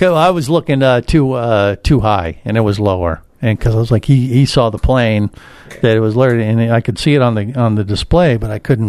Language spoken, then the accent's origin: English; Wichita, Kansas, United States; accent: Wichita; And my thick Wichitan accent throws him as well.